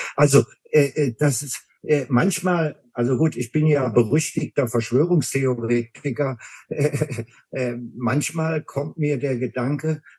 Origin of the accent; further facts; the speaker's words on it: Berlin, Germany; Ich bin ja Berliner